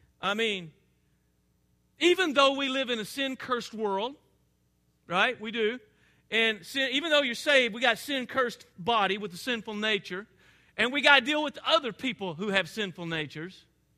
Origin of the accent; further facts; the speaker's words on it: Arkansas, United States; You can tell I'm from Arkansas because it's got two syllables, right?